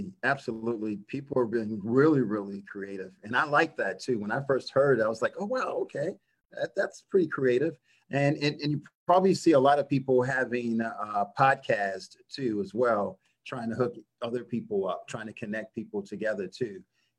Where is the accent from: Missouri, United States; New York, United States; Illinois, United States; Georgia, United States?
Illinois, United States; Chicago; You know, I'm originally from Chicago. And I before I came to California, I lived in Lincoln Park.